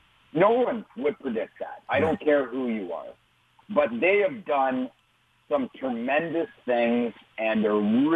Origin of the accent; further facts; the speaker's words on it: North Bay, Ontario, Canada; where I grew up in North Bay, Ontario, which is about three and a half hours straight north of Toronto